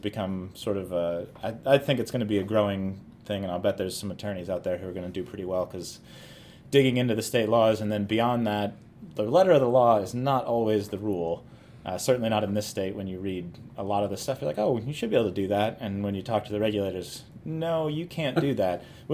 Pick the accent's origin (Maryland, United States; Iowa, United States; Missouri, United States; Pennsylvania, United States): Iowa, United States; Iowa City; I grew up there in Iowa City, and then I went to college in northern New York, 7 hours from New York City.